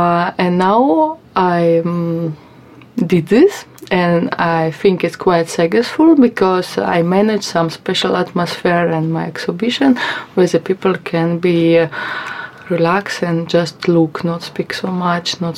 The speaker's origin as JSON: {"language": "English", "region": "Saint Petersburg", "country": "Russia", "second_language": "English", "lives_now": "India", "said": "mm-hmm. I'm from Russia. I'm born in St. Petersburg, but last few years I live in India"}